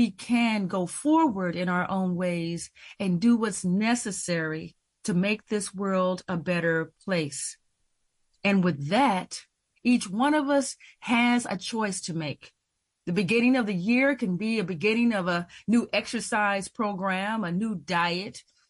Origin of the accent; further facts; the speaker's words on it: United States; Well, I'm an American and I'm a person